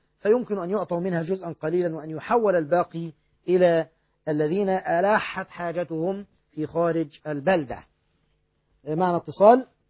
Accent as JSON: {"language": "Arabic", "country": "Egypt", "said": "وهذا هو المعمول به عندنا في مصر وفي بعض البلاد المجاورة"}